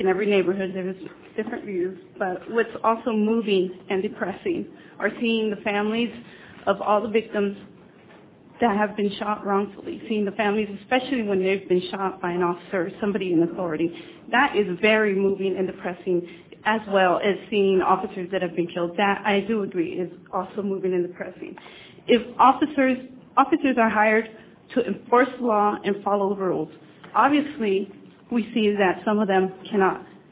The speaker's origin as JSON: {"language": "English", "town": "San Francisco", "region": "California", "country": "United States", "said": "I can say I'm from Ingleside as well"}